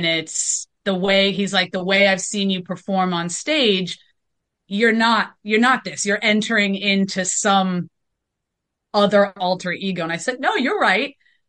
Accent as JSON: {"language": "English", "town": "New York City", "region": "New York", "country": "United States", "tie": "born or raised there", "moved": "as an adult", "lives_now": "Malibu, United States", "said": "I am out in California and I am tapping in from Malibu, up in Point Doom. So drastic difference between living in New York City my whole life and coming out here the past 2.5 years."}